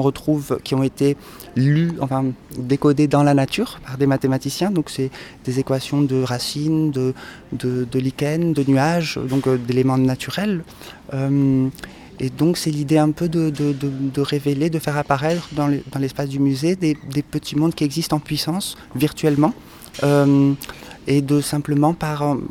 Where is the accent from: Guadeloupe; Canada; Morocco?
Morocco; Casablanca, Casablanca-Settat; Encore avant, je viens donc du Maroc, de Casablanca, où j'avais passé un bac scientifique.